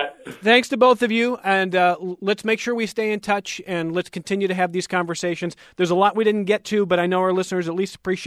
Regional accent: Cleveland, Ohio, United States; I'm a Cleveland fan. I'm from Cleveland.

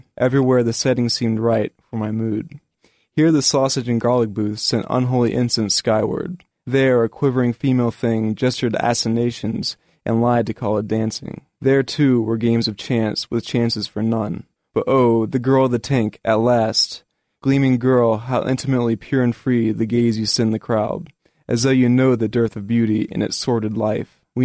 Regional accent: Lynchburg, Virginia, United States; she's from my hometown, Lynchburg, Virginia

